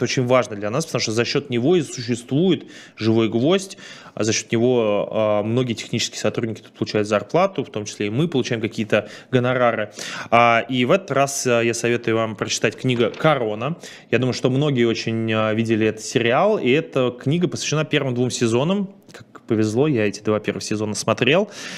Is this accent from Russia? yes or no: yes; Russia; особенно если считать, что мы из России, мы знаем, что такое настоящее преследование